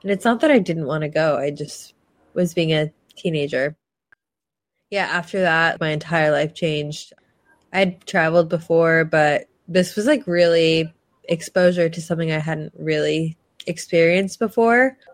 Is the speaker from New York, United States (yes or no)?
yes; New York, United States; moved away as an adult; now in Israel; I am originally from New York. I made Aliyah 4 years ago today, actually.